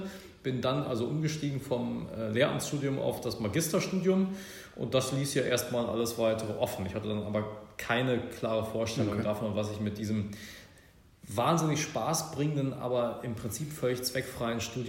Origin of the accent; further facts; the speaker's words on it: Berlin, Germany; Aber 1986, als meine Eltern das Haus dort bauten, war die eben von der Mauer unterbrochen und eine Sackgasse. Da wuchs ich also sozusagen dann auf, nachdem wir dort hingezogen waren.